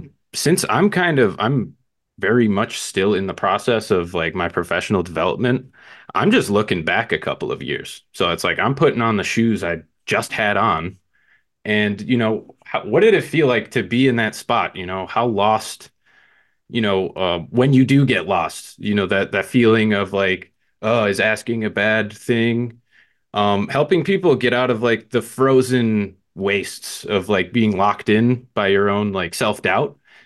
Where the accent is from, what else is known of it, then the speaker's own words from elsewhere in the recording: Chicago, Illinois, United States; I'm from Chicago.